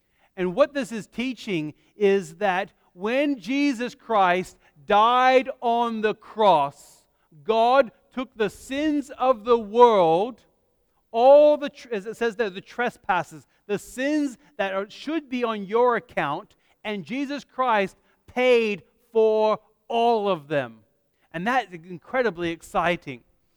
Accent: Australia; born there; although I don't sound like it, I was born in Australia.

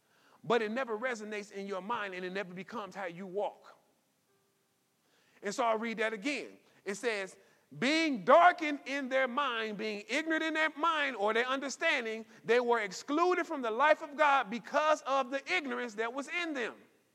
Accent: United States; me being an American, born in America, living in America my entire life

